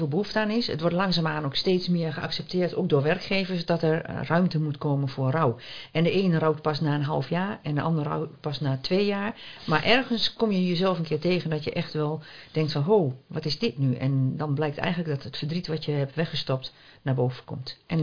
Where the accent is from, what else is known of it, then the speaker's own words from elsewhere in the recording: Almelo, Overijssel, Netherlands; also born or lived in Nijverdal / Aadorp; Ik ben geboren in Nijverdal en tussendoor nog even in Aardorp gewoond. Maar eigenlijk in Almelo wel opgegroeid.